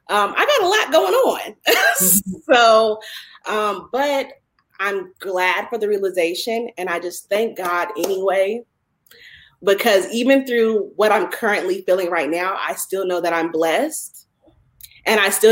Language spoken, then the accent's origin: English; Indianapolis, Indiana, United States; now in Atlanta, United States; I'm playing from Atlanta, Georgia, but I'm from Indianapolis, Indiana.